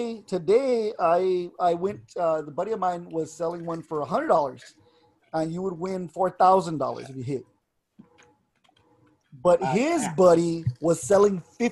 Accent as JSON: {"language": "English", "region": "Texas", "country": "United States", "said": "And not just because we're from Texas. I think also because of the Latinos that we are, you know, you get real into it, man."}